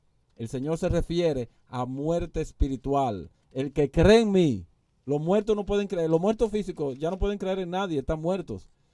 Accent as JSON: {"language": "Spanish", "country": "Dominican Republic", "said": "Como dominicanos, nosotros sabemos muy bien lo que es tener un expediente malo."}